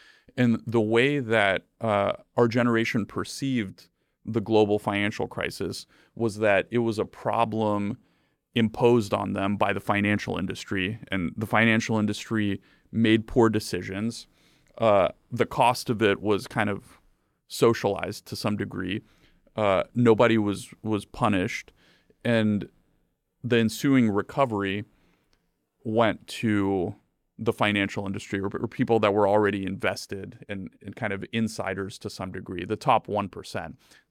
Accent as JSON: {"language": "English", "country": "Bulgaria", "tie": "born or raised there", "moved": "as an adult", "lives_now": "United States", "said": "I grew up in Eastern Europe, very, very different."}